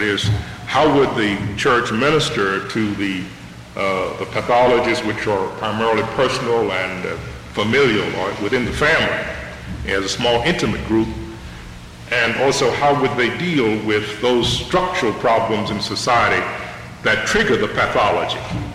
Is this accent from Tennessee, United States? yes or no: no; North Carolina, United States; When I started teaching, I was in my home state, North Carolina, and then I moved to Washington. And North Carolina happens to be my home state and my wife's home state.